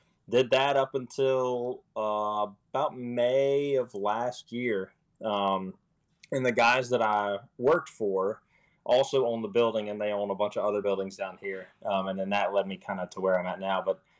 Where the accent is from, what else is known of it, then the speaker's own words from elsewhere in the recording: Virginia, United States; now in Danville, United States; No, I'm from Grayson County.